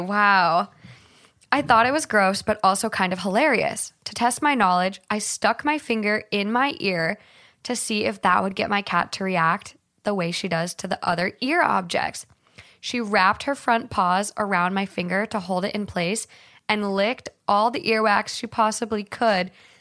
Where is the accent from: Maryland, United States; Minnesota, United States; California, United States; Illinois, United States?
Minnesota, United States; But I think it's from growing up in Minnesota and accidentally stepping on them in the summer.